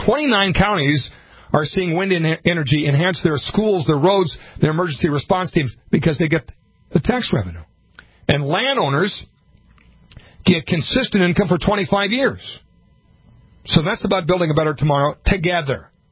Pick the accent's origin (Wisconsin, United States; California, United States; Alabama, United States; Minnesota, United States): Minnesota, United States; Montevideo; I grew up in Montevideo, Minnesota with a municipal liquor store.